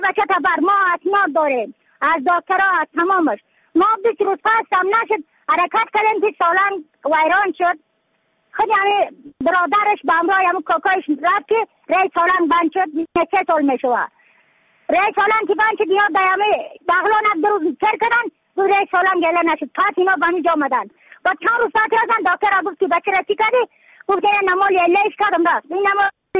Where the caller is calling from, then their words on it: Badakhshan, Afghanistan; از بدخشان هستم، مرکز بدخشان ولسوالی اتلی پایان، قیره وینگ،